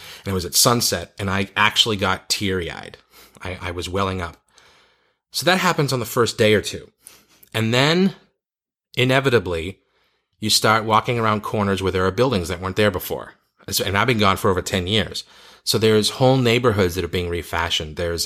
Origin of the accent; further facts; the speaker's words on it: Boston, Massachusetts, United States; now in overseas; On a trip back to my hometown of Boston in December for her wedding, … and I sat down to talk about what life overseas is like for me.